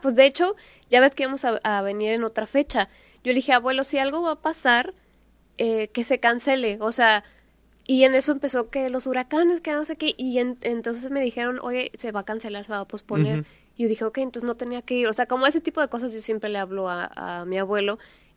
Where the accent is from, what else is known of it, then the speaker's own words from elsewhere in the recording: San Luis Potosí, Mexico; now in Michoacán, Mexico; primero que nada yo vivo en Michoacán. Pero yo soy de San Luis Potosí